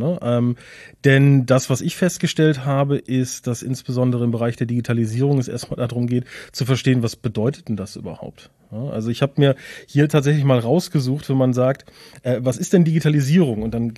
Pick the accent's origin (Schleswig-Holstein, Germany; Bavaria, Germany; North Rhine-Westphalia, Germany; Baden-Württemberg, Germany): North Rhine-Westphalia, Germany; Cologne; seit, ich glaube, mittlerweile 15 Jahren haben wir uns hier zum Tor zum Westmünsterland niedergelassen. Bin eigentlich eine Kölsche Jung, aber wir fühlen uns hier sehr wohl